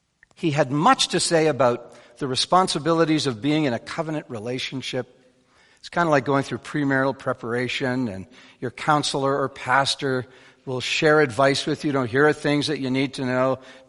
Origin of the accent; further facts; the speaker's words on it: Winnipeg, Manitoba, Canada; I grew up in Winnipeg in the 60s.